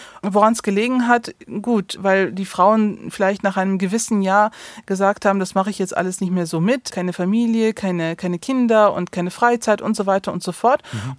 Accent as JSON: {"language": "German", "town": "Neuss", "region": "North Rhine-Westphalia", "country": "Germany", "tie": "born or raised there", "said": "Also ich bin hier in Neuss geboren, aufgewachsen und ausgebildet worden. Und dann ist natürlich Neuss auch meine Heimat. Aber was auch ein ganz großes Faktum ist, dass ich halt nun mal Eltern habe, die aus der Türkei kommen. Darauf bin ich auch stolz. Ich bin zweisprachig aufgewachsen."}